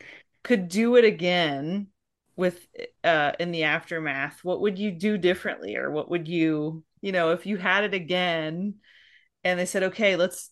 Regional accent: Midwest, United States; I grew up in the Midwest, and I saw very few movies.

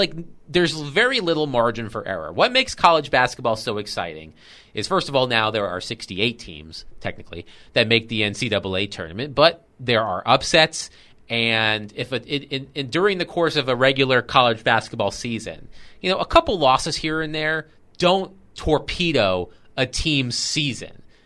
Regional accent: Virginia Beach, Virginia, United States; So I was raised in Virginia Beach, Virginia, and the Hampton Roads area of Virginia, which includes Norfolk and Hampton and Newport News and Chesapeake

